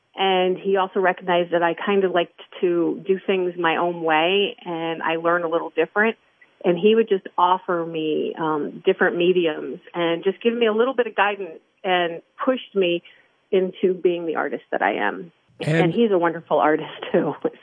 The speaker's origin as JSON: {"language": "English", "town": "Liberty", "region": "New York", "country": "United States", "tie": "born or raised there", "said": "Well, locally, I grew up in Liberty, New York. My father went to Liberty, and his sister, all my siblings went to Liberty. So I'm a Liberty girl, Sullivan County girl."}